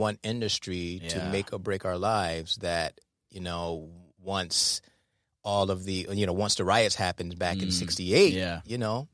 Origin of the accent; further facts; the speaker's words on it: Detroit, Michigan, United States; So I, you know, I would say from like in 81 is like when I started understanding the social aspect of growing up in Detroit, you know.